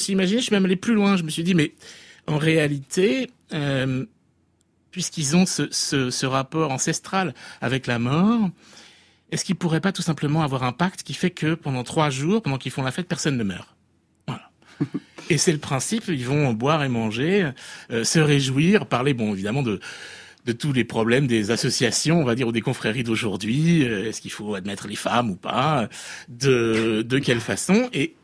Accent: Nouvelle-Aquitaine, France; J'avais envie de revenir au Poitou un peu, et de retrouver ma... Oui, mon pays natal.

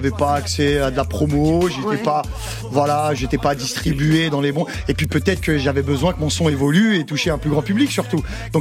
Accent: Kabylie, Algeria; parce que je suis un kabyle.

